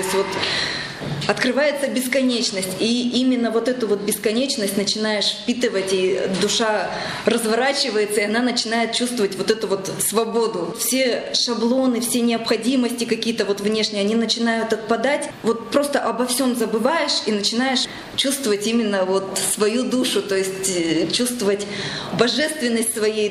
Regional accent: Chelyabinsk, Chelyabinsk Oblast, Russia; Так как я из Челябинска, я живу в городе

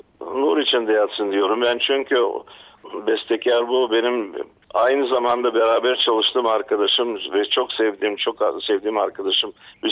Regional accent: Shumen, Shumen Province, Bulgaria; Yani ben kendim Şunluyum, kasabanın içindenim. Annem benim İstanbul'da doğma.

